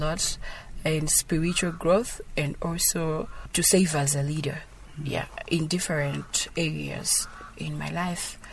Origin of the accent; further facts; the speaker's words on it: Zomba, Southern Region, Malawi; I am from Zomba. I stay in Zomba